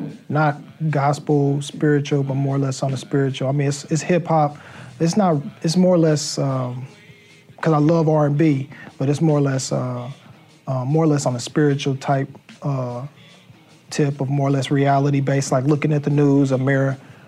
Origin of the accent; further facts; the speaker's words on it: Indianapolis, Indiana, United States; also born or lived in Akron, Ohio; now in Los Angeles, United States; I was born in Akron, Ohio. I was raised in Indianapolis, Indiana, and currently I stay in Los Angeles, California.